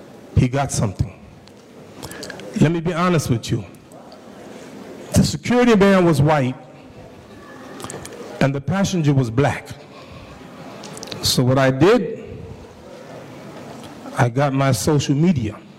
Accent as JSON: {"language": "English", "country": "United States", "tie": "born there", "said": "I was born here in America, so I am an American."}